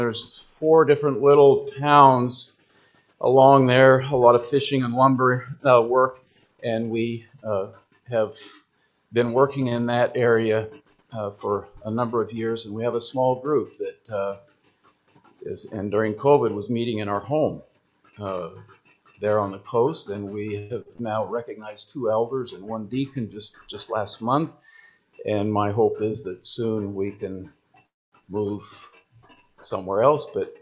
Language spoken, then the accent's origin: English; Oregon, United States; also born or lived in Guam; I'm originally from Oregon. Even though I lived on the island of Guam a long time